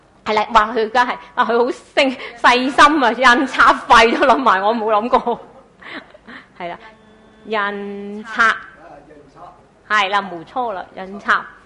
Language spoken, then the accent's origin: Cantonese; China; 背即系财咁解啊！我哋中国人话。